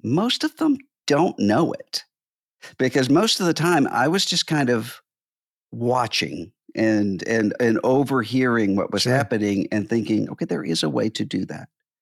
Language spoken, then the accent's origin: English; Mississippi, United States; I remember there was somebody in my home state of Mississippi